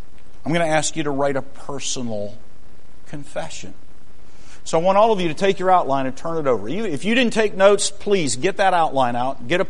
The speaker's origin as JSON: {"language": "English", "country": "United States", "said": "We're Americans. There may be one or two of you that are not. 99% of us are Americans. We're American Christians."}